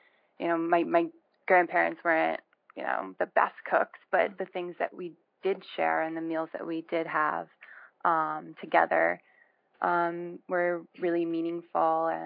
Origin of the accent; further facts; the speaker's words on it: New York, United States; And so I guess that's formed my younger years of growing up out on Long Island and with a close-knit family out there